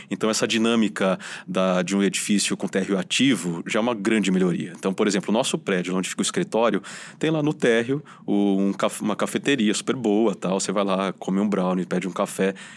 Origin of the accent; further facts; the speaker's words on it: São Paulo, Brazil; eu cresci na Zona Leste, né?